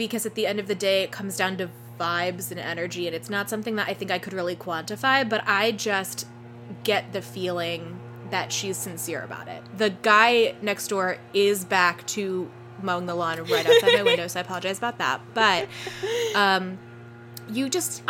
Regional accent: United States; and I'm not saying this because I'm American

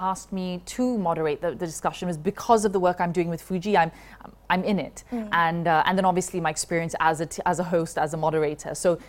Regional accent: Malaysia; It's that you sit here today because you choose to, as a woman, as a Malaysian woman, and same with me.

